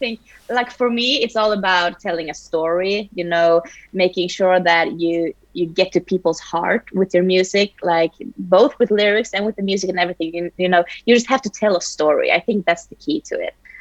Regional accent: Sweden; also born or lived in United States; now in United Kingdom; And then I started working with music in Sweden, obviously, since I'm from Sweden. And then I went to the US, but now I work in the UK

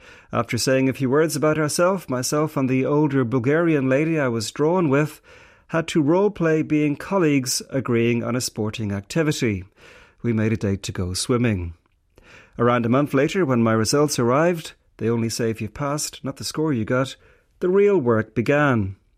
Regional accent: Ireland; now in Czech Republic; As an Irishman, I could have dual citizenship.

